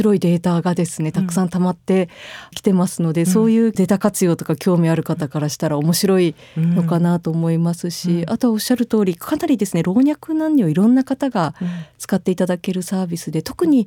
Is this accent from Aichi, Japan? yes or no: no; Owase, Mie, Japan; 自分の出身地のような尾鷲市のような地域にスポットライトが当たる未来を作りたい